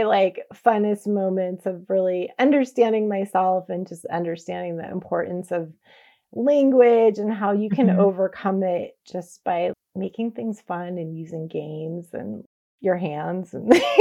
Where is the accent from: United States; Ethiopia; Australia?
United States; California; I grew up in California. I can understand Spanish on the radio.